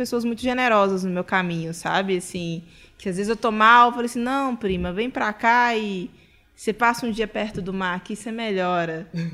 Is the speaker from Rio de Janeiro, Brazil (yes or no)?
no; Bahia, Brazil; Amo também o mar, amo a Bahia. Fui criada na Bahia, amo Angra.